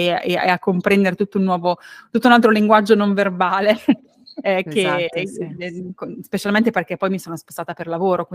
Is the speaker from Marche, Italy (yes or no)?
yes; Urbania, Marche, Italy; Vengo da una piccolissima cittadina, nemmeno un paese nel nord delle Marche, che si chiama Urbania, vicino Urbino, in cui ho vissuto per 18 anni praticamente non stop